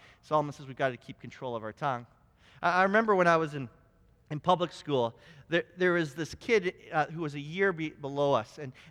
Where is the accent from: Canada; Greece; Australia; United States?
Canada; I'm Canadian, I know how to drive through winter storms.